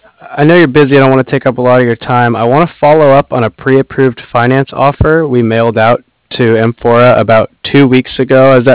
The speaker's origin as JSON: {"language": "English", "region": "California", "country": "United States", "said": "I'm from the Bay Area actually."}